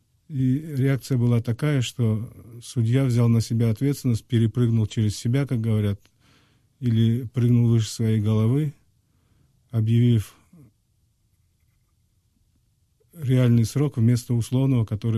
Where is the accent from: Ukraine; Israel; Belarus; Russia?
Ukraine; Crimea; Я крымский татарин, я отношусь к этому однозначно позитивно.